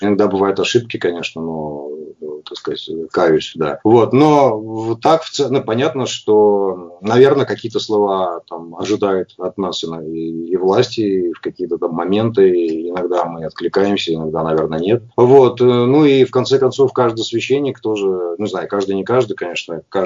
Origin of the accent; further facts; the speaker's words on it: Belarus; чтобы помнить о том, что мы все белорусы, мы все граждане одной страны